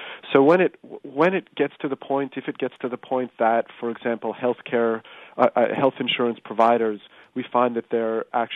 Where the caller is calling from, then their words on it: Australia; they know I'm logging in from Australia.